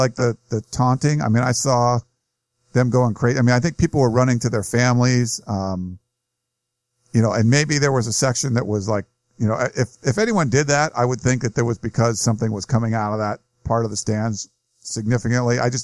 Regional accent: Pasadena, California, United States; I grew up in Pasadena. I live there today. Played ball in the 70s locally.

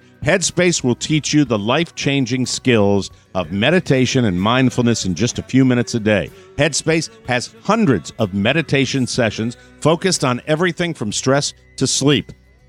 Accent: Ireland; Well, I'm an Irishman. I like to sit at the bar.

